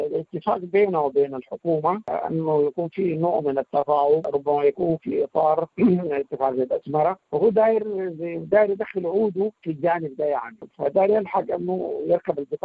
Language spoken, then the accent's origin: Arabic; Sudan; نحن سودانيين أصليين ببلادنا وديارنا وأماكننا، لكن امتدادنا جوا داخل العمق الإريتري